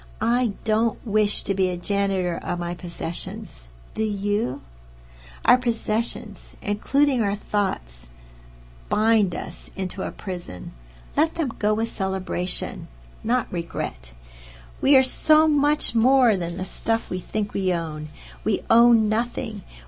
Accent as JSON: {"language": "English", "town": "State College", "region": "Pennsylvania", "country": "United States", "tie": "born or raised there", "also_born_or_lived": "California", "said": "at my hometown of State College, Penn State, I also had gotten a 2-year AA degree while in California."}